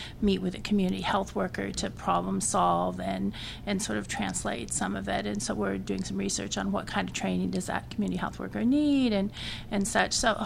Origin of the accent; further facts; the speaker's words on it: Nebraska, United States; So I'm from Nebraska, and this is a huge issue in Nebraska